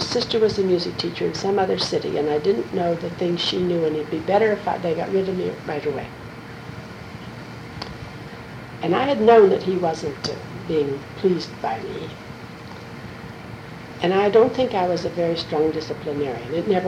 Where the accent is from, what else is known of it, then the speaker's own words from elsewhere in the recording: West Middlesex, United States; he was from my hometown of West Middlesex. We had grown up together.